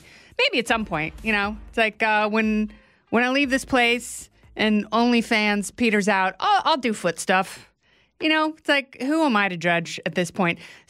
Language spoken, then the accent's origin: English; United States; because I'm an American and not a communist.